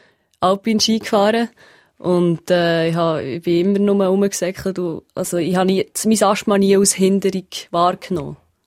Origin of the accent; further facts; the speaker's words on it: Ursenbach, Bern, Switzerland; also born or lived in Habsburg, Aargau; Also im Aargau bin ich geboren und in Habsburg die ersten 5 Jahre verbracht. Und dann hat mein Vater einen Job bekommen in Ursenbach. Und ist wegen dem, sie ist unsere Familie dort gelandet